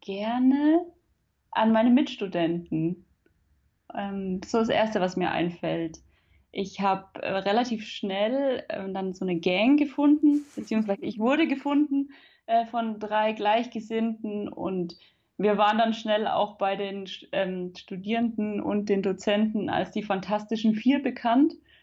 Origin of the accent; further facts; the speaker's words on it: Rothenburg, Germany; ich komme aus Rothenburg